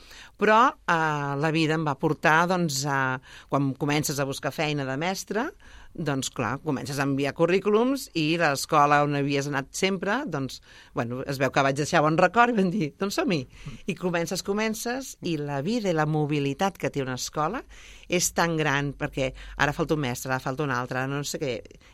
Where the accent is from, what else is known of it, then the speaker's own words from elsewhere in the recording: Cerdanyola del Vallès, Catalonia, Spain; also born or lived in Barcelona; ben nascut a Barcelona, el que passa, vivint a Cerdanyola, anant a l'escola a Cerdanyola i tot, però tota la vida, família, amics, metges, tot, sempre cap a Barcelona.